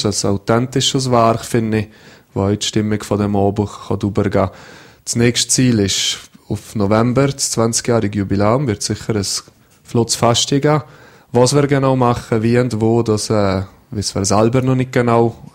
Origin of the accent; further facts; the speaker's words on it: Valais, Switzerland; Ja, das ist meine Heimat, oder? Hier habe ich das gelernt, was ich kann, dass ich Snowboard fahre. Ich bin immer hier gefahren